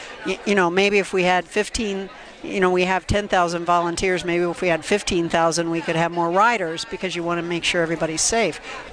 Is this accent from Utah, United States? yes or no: no; Ohio, United States; also born or lived in Denver, United States / Pittsburgh, United States; I grew up in Ohio. I was a big Browns fan. I suffered for that mightily. I moved to Denver.